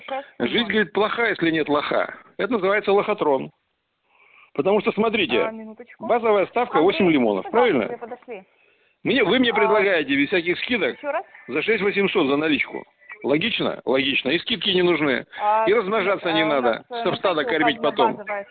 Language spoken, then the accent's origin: Russian; Saint Petersburg, Russia; Вы продаете мне квартиру в моем родном городе, Ленинграде, Санкт-Петербурге.